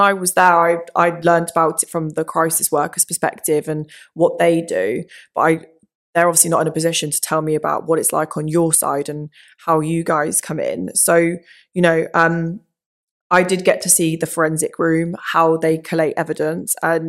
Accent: South East England, United Kingdom; I grew up in the Thames Valley jurisdiction

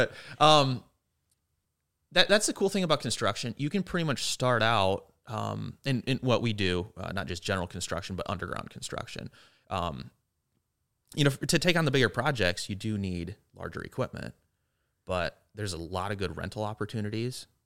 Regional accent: Austin, Minnesota, United States; also born or lived in Rochester; I was born in Rochester, lived here till I think I was 3. And then my family moved to Austin, just about 45 minutes away. Grew up there.

